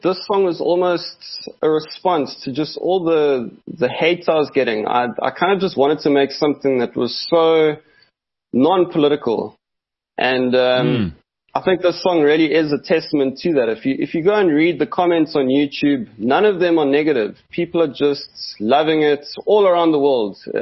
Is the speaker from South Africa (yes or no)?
yes; Johannesburg, Gauteng, South Africa; Because I grew up in Joburg, a lot of my friends are there